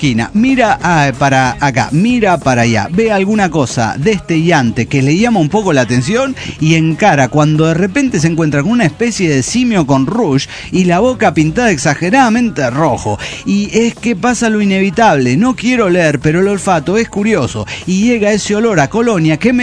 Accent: Avellaneda, Santa Fe, Argentina; Vengo a contarles una anécdota del tiempo de cuando pintaba mis 20 primaveras.

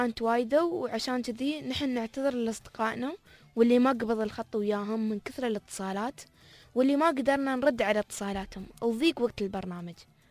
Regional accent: United Arab Emirates; بلادنا الإمارات

